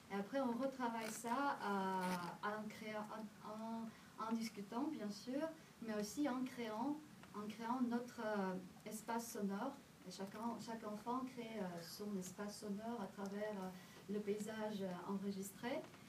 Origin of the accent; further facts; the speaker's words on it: Russia; comme je suis russe